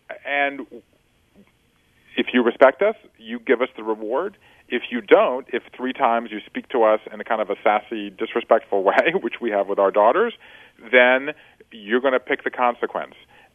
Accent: Georgia, United States; the way I was raised growing up in Georgia in the 1970s

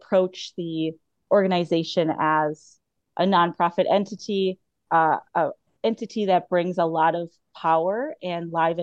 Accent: New London, Wisconsin, United States; also born or lived in Kansas City; I am born and raised in the Appleton area, actually New London.

